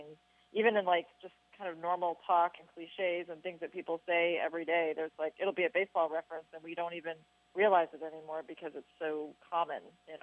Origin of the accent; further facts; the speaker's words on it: Dayton, Ohio, United States; I grew up a baseball fan. I grew up in Dayton, Ohio, so I was a Reds fan, and we were very into the Reds.